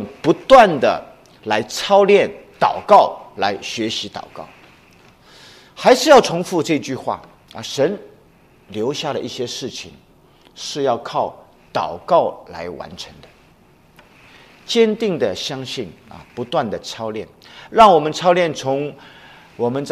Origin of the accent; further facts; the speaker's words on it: China; 我想特别是我们中国人可能父亲这个称呼啊，不 也不一定是爱的代表。我们中国人更喜欢用母亲啊来诠释爱